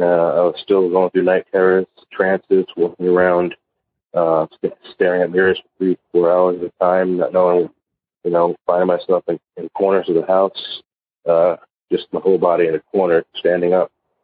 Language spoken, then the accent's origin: English; New York, United States; I'm from New York, Pennsylvania, but I'll just tell the brief story. It started when I was 3.5, 4 years old, living in Staten Island, New York, in my backyard.